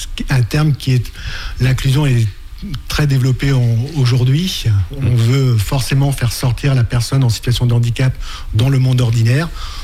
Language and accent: French; Pays de la Loire, France; also born or lived in Paris region; je suis originaire de Vendée, du bocage vendéen. Et d'accord. Après un petit passage en région parisienne, le retour aux sources était nécessaire. Et voilà, je suis arrivé sur Noirmoutier en 2007.